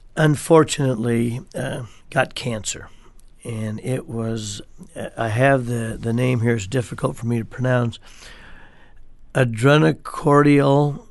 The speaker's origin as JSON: {"language": "English", "town": "Astoria", "region": "Oregon", "country": "United States", "tie": "born or raised there", "said": "And I didn't know. I was born and raised in Astoria."}